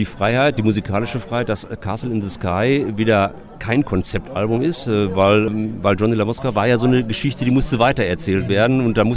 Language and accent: German; Hamm, North Rhine-Westphalia, Germany; Bei uns in Hamm fragen immer